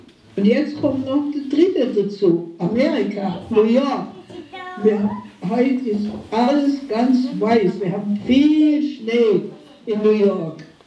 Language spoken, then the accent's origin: German; Kippenheim, Baden-Württemberg, Germany; im Schwabenland, in der Nähe von Göppingen und Stuttgart, aber die Heimat ist immer noch in Kippenheim. Wir sagen ja Kippener